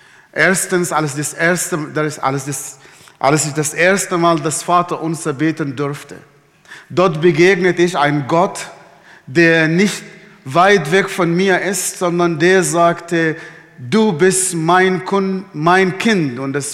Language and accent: German; Sudan; Ich bin im Sudan geboren, aufgewachsen, in einer sehr, sehr extremistischen islamischen Familie.